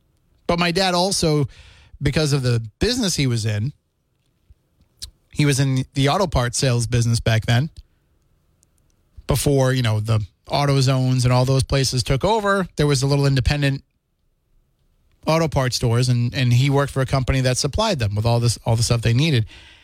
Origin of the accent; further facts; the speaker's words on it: Plymouth, Massachusetts, United States; also born or lived in Sandwich; But growing up in Plymouth and in Sandwich on the Cape